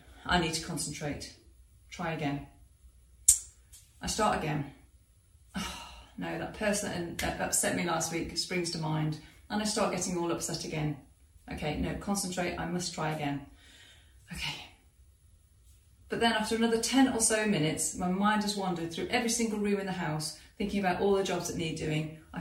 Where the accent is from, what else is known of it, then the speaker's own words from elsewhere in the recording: Ballasalla, Isle of Man; Now, I grew up on the Isle of Man. Here is a map. The whole island is only 32 miles long and 14 miles wide, but when I was a small child, it was huge. I lived in a village in the south of the island called Balasala.